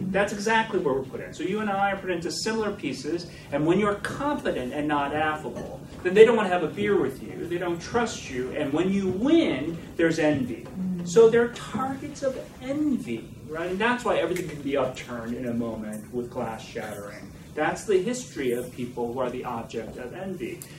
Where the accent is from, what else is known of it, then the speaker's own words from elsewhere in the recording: Skokie, Illinois, United States; But I grew up in Skokie, right?